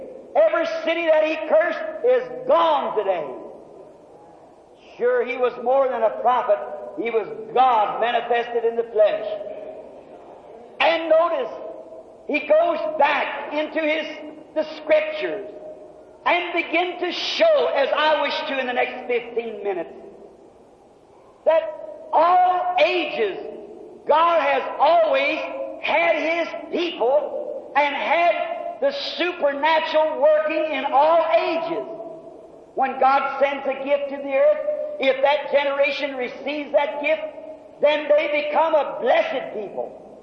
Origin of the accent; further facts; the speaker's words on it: United States; I'm an American.